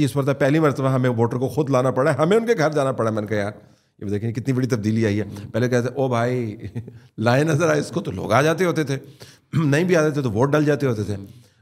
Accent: Pakistan; کیونکہ میں پاکستانی ہوں, تو یار انڈر ڈیولپڈ ملک ہے

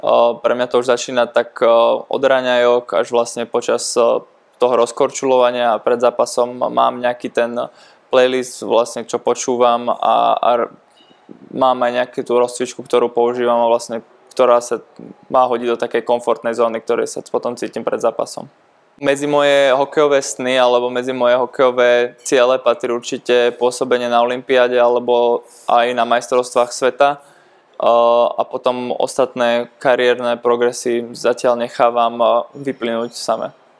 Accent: Bratislava, Bratislava Region, Slovakia; moved away as an adult; now in Brno, Czech Republic; pretože som z Bratislavy, čo je iba hodinu cesty domov

